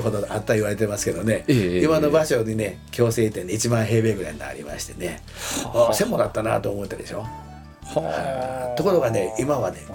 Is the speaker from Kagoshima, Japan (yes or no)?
yes; Akune, Kagoshima, Japan; 私鹿児島も北の方の出身なんですけどもね、阿久根というところで生まれたんですけども